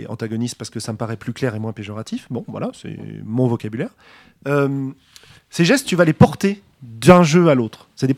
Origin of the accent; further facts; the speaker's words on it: Paris, Île-de-France, France; je suis parisien depuis le départ et que j'ai jamais quitté Paris pour vivre ailleurs